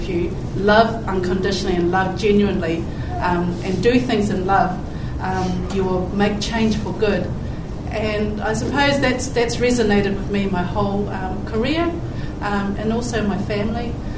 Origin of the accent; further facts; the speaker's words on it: Samoa; I am from Samoa and China. My father's Chinese.